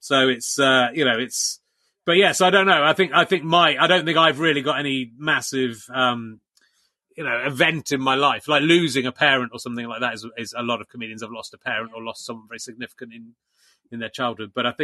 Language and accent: English; South West England, United Kingdom; I grew up in Somerset, which is, you know, the same as being in Ireland.